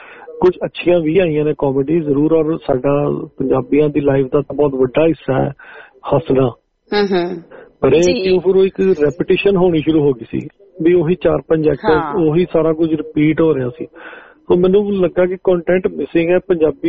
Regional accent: Chhapa Ram Singh, Punjab, India; also born or lived in Amritsar; ਮੇਰਾ ਅੰਮ੍ਰਿਤਸਰ ਦੇ ਆਊਟਸਕਰਟ ਦੇ ਉੱਤੇ ਹੀ ਹੈ, ਮਹਿਤਾ ਰੋਡ ਦੇ ਉੱਤੇ ਪਿੰਡ ਹੈ ਜੀ ਛਾਪਾ ਰਾਮ ਸਿੰਘ। ਸੋ ਬਚਪਨ ਮੇਰਾ ਛਾਪਾ ਰਾਮ ਸਿੰਘ ਪਿੰਡ ਵਿੱਚ ਹੀ ਰਿਹਾ ਜ਼ਿਆਦਾ

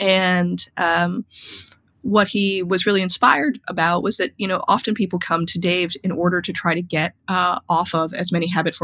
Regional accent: New York, United States; you know, I'm from New York and I'm very skeptical.

